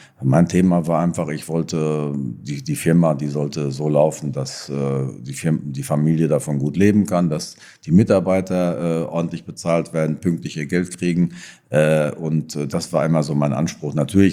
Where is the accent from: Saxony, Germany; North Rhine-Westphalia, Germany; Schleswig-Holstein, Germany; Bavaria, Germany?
North Rhine-Westphalia, Germany; accent: Sauerland dialect; Also haben die Gläubiger einfach auf meinen Sauerländer Dialekt vertraut